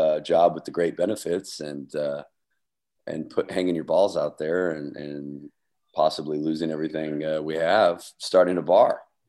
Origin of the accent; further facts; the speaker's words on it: Post Falls, Idaho, United States; I grew up on McGuire Road in Post Falls, Idaho. I started playing in that club when it was Kelly's when I was 16.